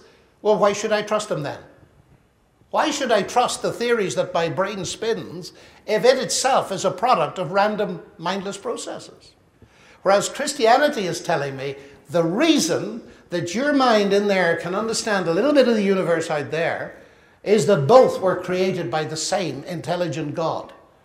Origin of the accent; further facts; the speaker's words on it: Ireland; No, even though I'm from Ireland.